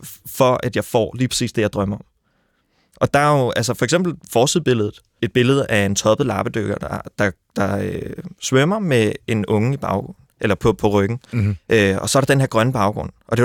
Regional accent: Zealand, Denmark; jeg er fra Lolland Falster, så der var lidt langt.

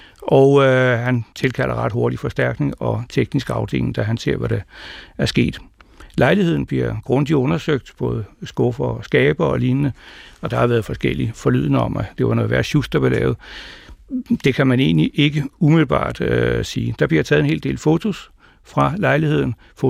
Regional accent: Gentofte, Capital Region of Denmark, Denmark; born there; Født i 1944 i Gentofte.

